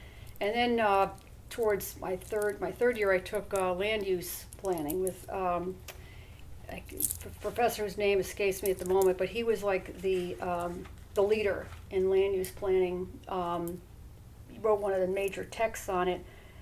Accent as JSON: {"language": "English", "town": "Valhalla", "region": "New York", "country": "United States", "lives_now": "Albany, United States", "said": "Well, actually, I'm from Westchester County, a small town called Valhalla"}